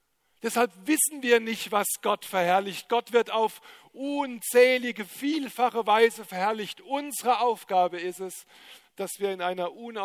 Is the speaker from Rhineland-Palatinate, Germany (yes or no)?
yes; Rhineland-Palatinate, Germany; dass ich als Pfälzer so am Abschluss der OKO jetzt was über eine Weintraube und eine Rebe sagen kann